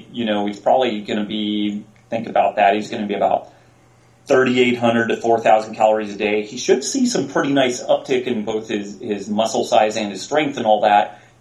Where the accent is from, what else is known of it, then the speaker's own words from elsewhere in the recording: California, United States; I blame mine on the fact that I'm Californian.